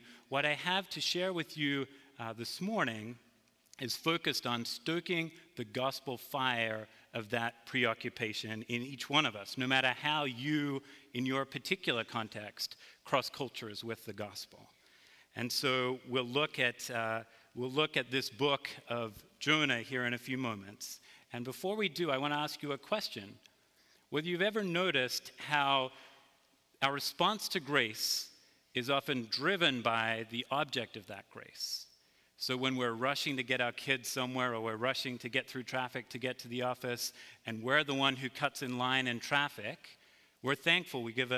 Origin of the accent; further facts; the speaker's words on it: East Coast, United States; buddy, it's afternoon because I'm from the East Coast, but it's good to be with you this morning.